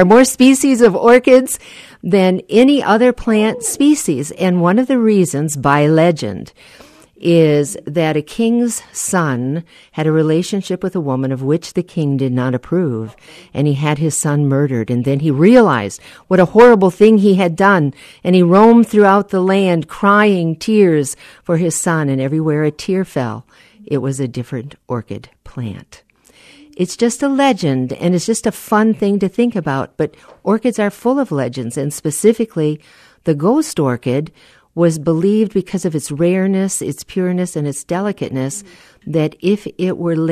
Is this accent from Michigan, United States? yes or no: yes; Muskegon, Michigan, United States; Born and raised in Muskegon, Michigan, educated in Michigan, attended Grand Valley State University